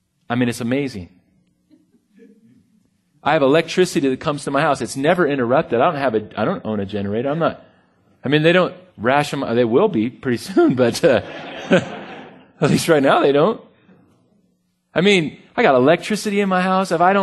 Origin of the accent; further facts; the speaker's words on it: Buena Park, California, United States; my neighborhood that I grew up in, man, I grew up in Buena Park, North Orange County, and by the Barrio de los Coyotes.